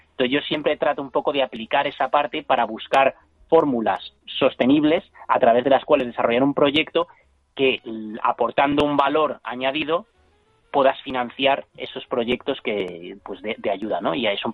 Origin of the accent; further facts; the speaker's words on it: Spain; en España, que es mi tierra